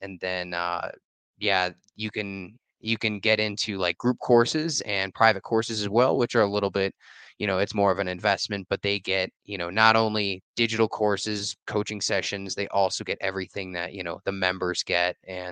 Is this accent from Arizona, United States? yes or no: no; Chicago, Illinois, United States; moved away as an adult; now in Costa Rica; Yeah, so I essentially, I'm from Chicago originally, and in college I studied journalism.